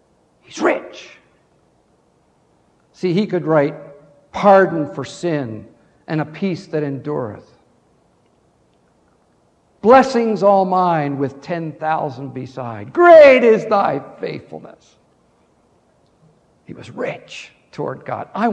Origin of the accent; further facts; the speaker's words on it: Pennsylvania, United States; It was my privilege growing up in the family I grew up in Pennsylvania, to know one of the world's great hymn writers.